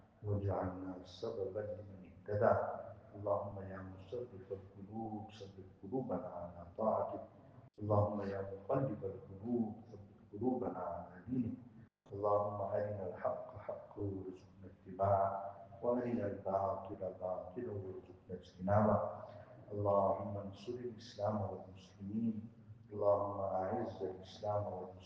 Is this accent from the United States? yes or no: no; South Africa; Go and sit around in the haram and we think we own the place because we're from South Africa.